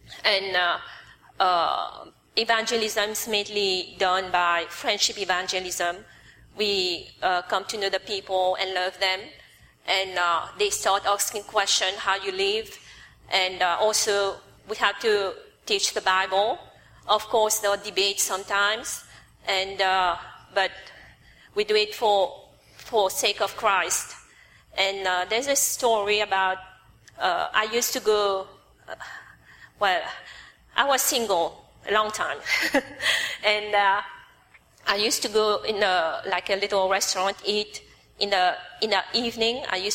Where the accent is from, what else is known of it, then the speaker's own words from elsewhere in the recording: Mauritius; born there; I was born in Mauritius. And the background for my family, we were Catholic. And also, we come from Chinese descent